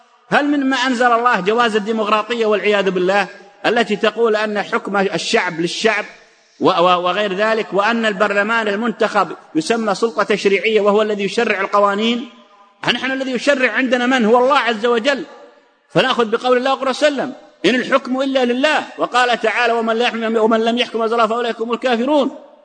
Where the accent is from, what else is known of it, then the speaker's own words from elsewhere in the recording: Saudi Arabia; عندنا في السعودية